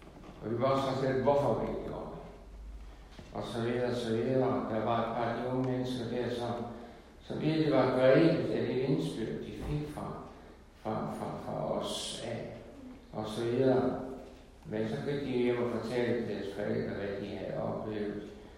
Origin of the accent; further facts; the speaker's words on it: Ringkøbing, Central Denmark Region, Denmark; Jeg husker hjemme i Ringkøben